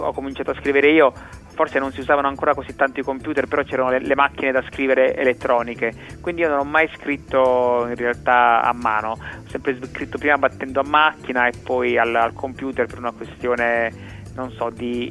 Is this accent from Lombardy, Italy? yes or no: no; Bari, Apulia, Italy; born there; io sono nato a Bari